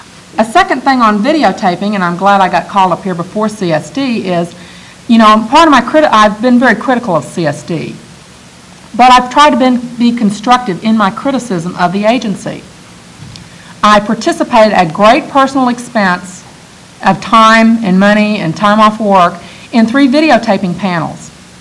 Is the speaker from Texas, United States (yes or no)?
yes; Texas, United States; also born or lived in Alabama; I am from Texas originally, and I did spend 7 years in Alabama. And so that I have been here for 6 years, and it hasn't gone away, so I don't think it will.